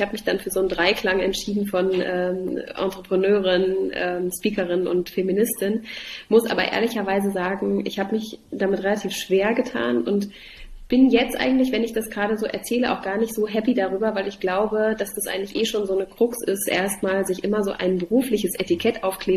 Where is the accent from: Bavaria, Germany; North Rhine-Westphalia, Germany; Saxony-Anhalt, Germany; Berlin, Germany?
Saxony-Anhalt, Germany; Halle; also born or lived in Dessau; Also ich bin in Dessau geboren, ich bin in Halle aufgewachsen. Ich bin also ein Ostkind.